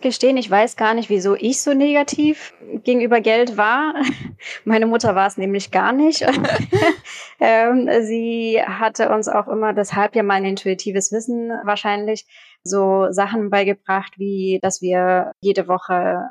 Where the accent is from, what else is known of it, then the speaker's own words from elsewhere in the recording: Germany; now in Greece; ich bin in Deutschland aufgewachsen, sind dann mit meinen Eltern nach Griechenland gekommen, bin 32 Jahre alt, habe hier studiert